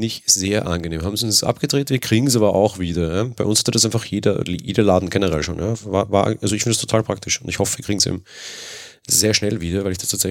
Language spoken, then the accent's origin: German; Austria; Und jetzt komme ich als Österreicher um die Ecke